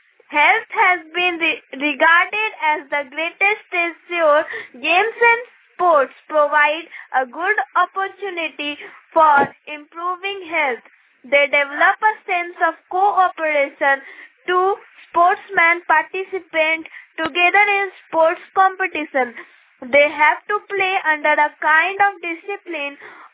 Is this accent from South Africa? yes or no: no; Deoghar, Jharkhand, India; from Devghar, Satsang Nagar.